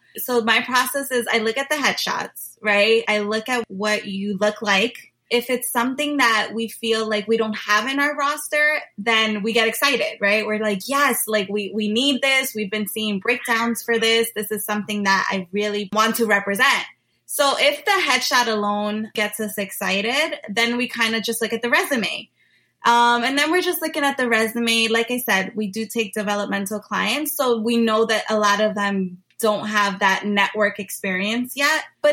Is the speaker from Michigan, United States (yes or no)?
no; Jersey City, New Jersey, United States; I am born and raised in Jersey City, New Jersey